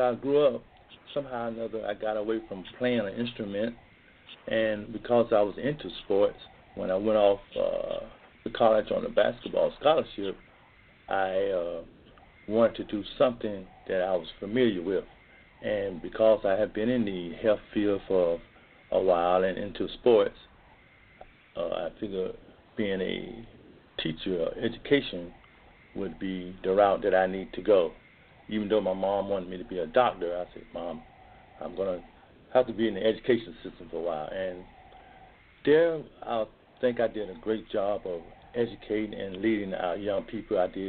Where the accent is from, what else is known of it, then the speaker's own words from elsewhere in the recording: Riviera Beach, Florida, United States; I grew up in Rivera Beach off of 24th Court and Avenue S.